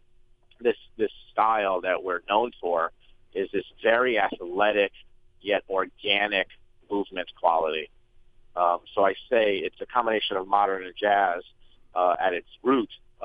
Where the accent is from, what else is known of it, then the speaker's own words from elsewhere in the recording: Queens, New York, United States; also born or lived in Chicago; Yeah. I was brought up in Queens, so typical kind of city kid, hanging out, maybe playing a little stickball. And I went to college in upstate New York at the University of Buffalo.